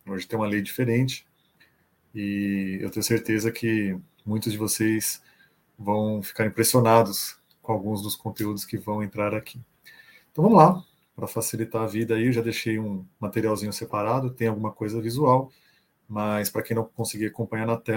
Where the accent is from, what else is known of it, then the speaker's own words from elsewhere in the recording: São Paulo, Brazil; nascido e criado em São Paulo